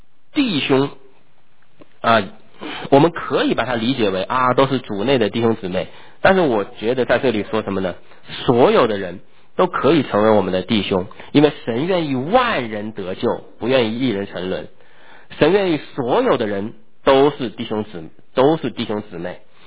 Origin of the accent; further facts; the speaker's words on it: China; 或者说我们中国人很多都知道香港跟我们中国大陆是一国两制啊